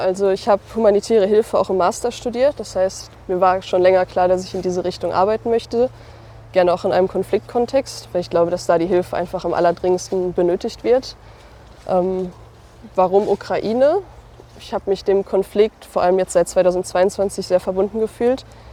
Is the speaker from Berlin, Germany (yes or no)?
no; Bottrop, North Rhine-Westphalia, Germany; Ich bin 26 Jahre alt und ich komme aus Bottrop.